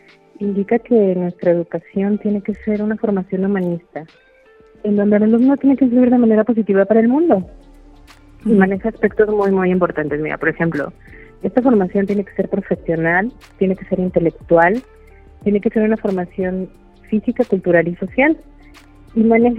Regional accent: Aguascalientes, Mexico; Yo soy aquí originaria de Aguascalientes

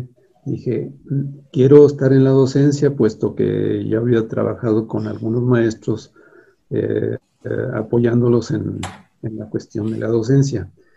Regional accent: Aguascalientes, Mexico; yo nací aquí en Aguascalientes, soy desde un principio aquí hidrocálido

